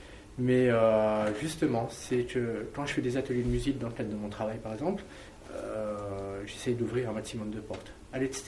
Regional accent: Algiers, Algiers Province, Algeria; born there; moi je suis né à Alger

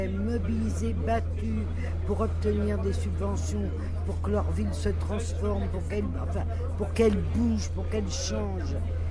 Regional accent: La Courneuve, Île-de-France, France; Moi, je suis de La Courneuve.

